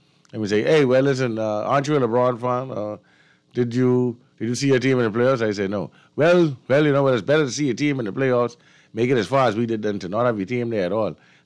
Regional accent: Bahamas; I said, listen, I am from the Bahamas.

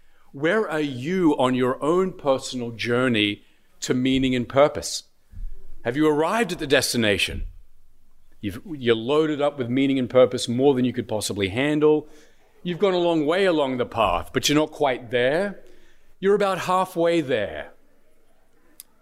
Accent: Australia; I was born and raised in Australia. You've probably noticed an accent. I did my undergraduate work there.

